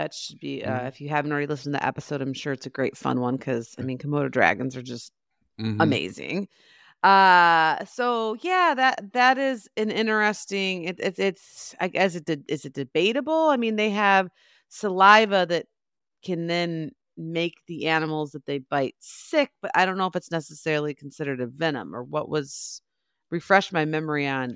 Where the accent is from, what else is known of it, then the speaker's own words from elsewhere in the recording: United States; the United States. There are two of them in the world. The other one is the Mexican bearded lizard. But this is the only one in the United States, and that's my home country